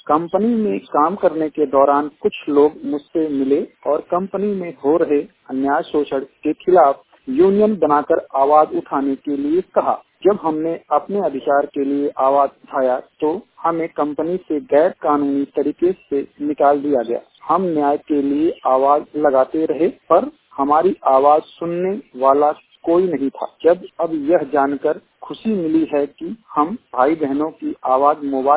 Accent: Azamgarh, Uttar Pradesh, India; जिला आजमगढ़, उत्तर प्रदेश का रहने वाला हूं।

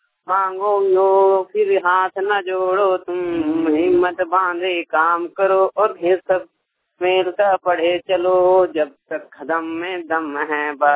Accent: Jharkhand, India; ग्राम जमा पोस्ट चंडीपुर थाना कस्मा जिला बोकारो झारखंड राज्य का रहने वाला हूँ।

